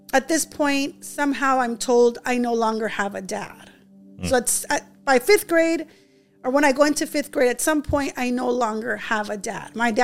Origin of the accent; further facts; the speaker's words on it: Compton, California, United States; But I was raised in Compton by a single mom, just like you guys.